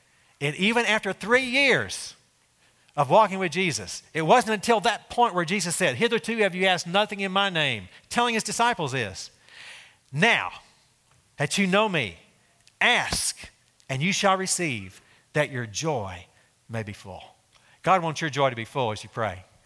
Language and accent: English; Texas, United States; I say Baal, it's probably Baal, but I'm from Texas, so Baal is how I say it, okay?